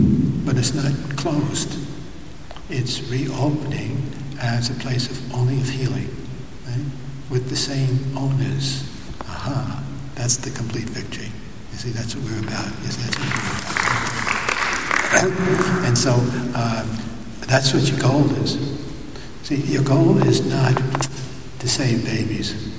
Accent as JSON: {"language": "English", "town": "Brooklyn", "region": "New York", "country": "United States", "said": "from a strange place called Brooklyn in New York. You might recognize my little accent sometimes. It's a little bit different."}